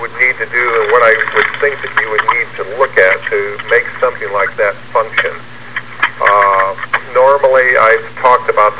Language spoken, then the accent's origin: English; Denver, Colorado, United States; I started out in Denver, Colorado, so I'm from Denver.